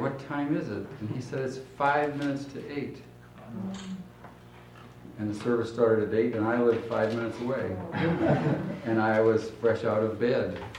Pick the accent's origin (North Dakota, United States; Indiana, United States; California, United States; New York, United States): Indiana, United States; Valparaiso; I'm from Valparaiso, Indiana, serving this week as Bible study leader.